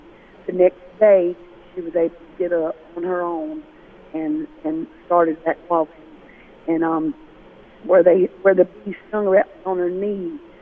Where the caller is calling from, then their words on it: Lumberton, North Carolina, United States; I'm calling from Lumberton, North Carolina.